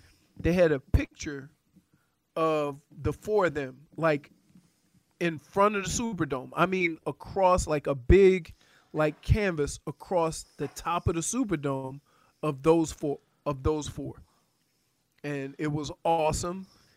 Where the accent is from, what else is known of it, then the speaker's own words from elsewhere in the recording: New Orleans, Louisiana, United States; growing up in New Orleans, and I'm more than sure I'm older than Dan, the Saints never had a winning record until I went to college.